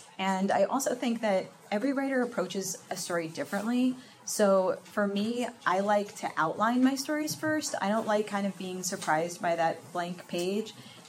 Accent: Livingston, United States; I grew up in Livingston, so right down the street pretty much.

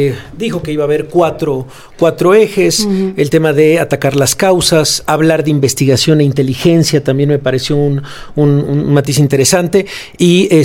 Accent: Mexico; lo que tenemos todos en la cabeza como mexicanos

